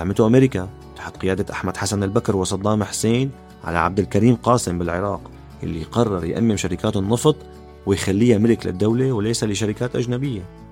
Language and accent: Arabic; Syria; بمثال تاني من بلدي سوريا في سيارات لها معنى خاص